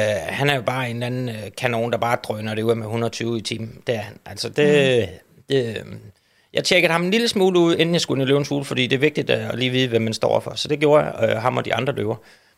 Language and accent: Danish; Vindeby, Region of Southern Denmark, Denmark; Og jeg er vokset op meget privilegeret. Jeg er vokset op i Vindeby, der ligger lige over for Svendborg, ved Svendborg Sund.